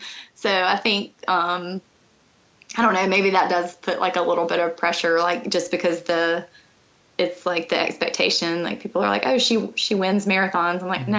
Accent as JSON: {"language": "English", "region": "Alabama", "country": "United States", "said": "I'm from Alabama. Like, it's hot."}